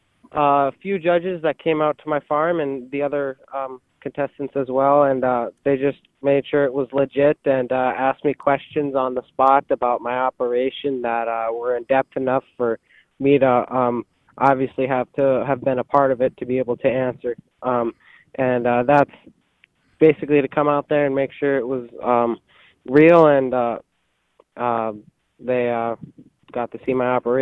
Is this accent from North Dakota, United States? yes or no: yes; Max, North Dakota, United States; I come from Max, North Dakota, I farm myself, some acres, some grain crops.